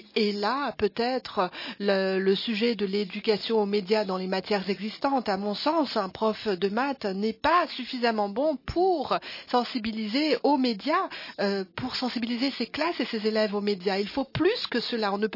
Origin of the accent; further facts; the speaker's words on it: Germany; et ce n'est pas le cas chez nous en Allemagne.